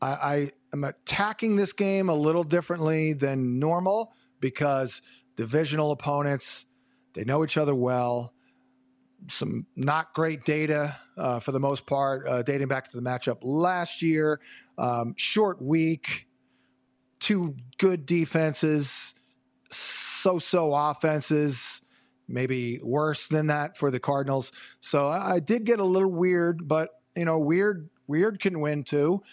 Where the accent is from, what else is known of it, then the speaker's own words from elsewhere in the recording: Ireland; I am Irish, for what it's worth.